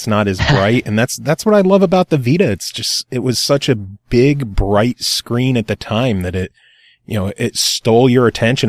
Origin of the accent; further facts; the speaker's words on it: United States; Then again, I'm from America, so 30 degrees to us is like freezing cold.